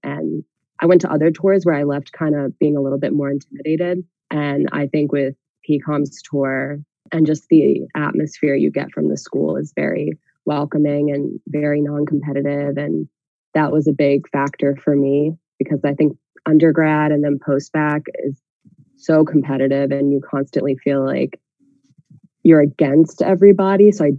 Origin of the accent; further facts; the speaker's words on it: Delaware, United States; I'm from Delaware, and I attended University of Delaware for my undergrad and then University of Delaware for my post-bac. So this was my first time leaving Delaware.